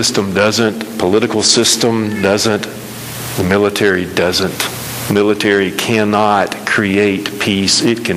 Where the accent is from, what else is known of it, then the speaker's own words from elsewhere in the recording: Southeast, United States; I'm a white man. I grew up in the Southeast to middle class families.